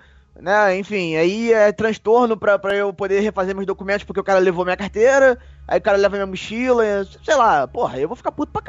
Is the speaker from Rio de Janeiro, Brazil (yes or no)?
yes; Petrópolis, Rio de Janeiro, Brazil; Mas, só que assim, eu falo como petropolitano.